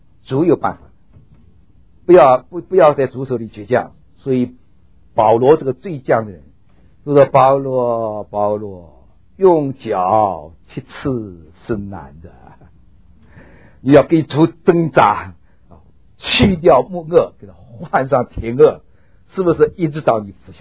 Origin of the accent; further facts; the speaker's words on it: China; 我们中国人受尽一切患难爱耶稣，有福星的中国有福。